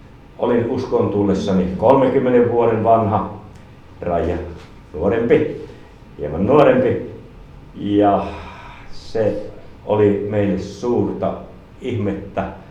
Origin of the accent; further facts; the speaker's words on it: Savonia, Finland; Omalta puolelta taas olen savolainen